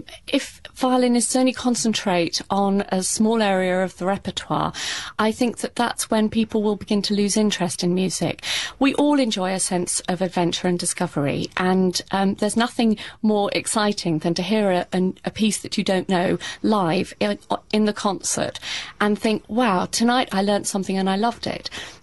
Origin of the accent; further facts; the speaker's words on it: London, United Kingdom; London is my hometown